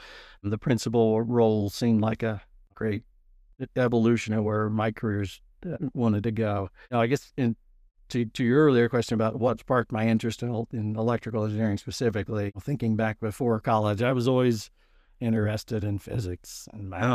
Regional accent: Indiana, United States; Just out in the middle of nowhere, you know, western part of Indiana.

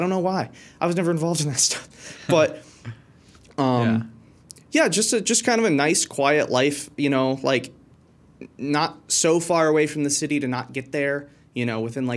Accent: Coal City, United States; So, I mean, I grew up in Coal City. It's a little rural town, used to be a mining town, and it's not anymore, obviously.

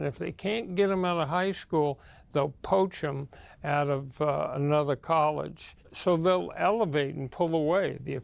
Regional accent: Fresno, California, United States; And I come from Fresno, California. I'd like to be closer to my family.

